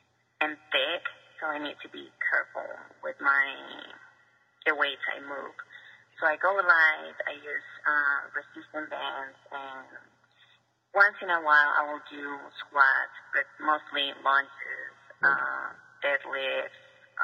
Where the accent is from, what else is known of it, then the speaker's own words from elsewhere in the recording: Colombia; I think what helps me is I was raised in Colombia, and we don't have that kind of food like so easy.